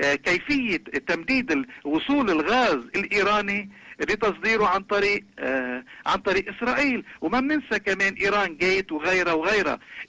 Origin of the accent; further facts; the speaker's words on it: Canada; لأنه ككندي من أصل لبناني أنا ما بعتبر